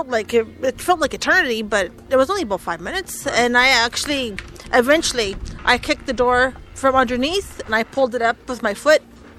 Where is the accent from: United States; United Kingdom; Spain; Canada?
Canada; Edmonton, Alberta; I live in Edmonton, born and raised in Edmonton.